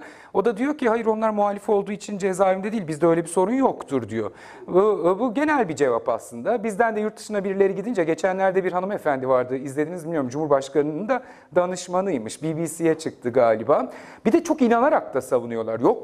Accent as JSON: {"language": "Turkish", "region": "Ankara", "country": "Turkey", "tie": "born or raised there", "said": "Ben Ankara'da doğdum büyüdüm. Yeni mahalleliyim. Annem babam burada. İstanbul'da işsiz bir gazeteci olarak daha fazla geçimimi sürdüremeyince daha rahat yaşarım diye 10 sene sonra Ankara'ya döndüm geldim, yerleştim, buradayım."}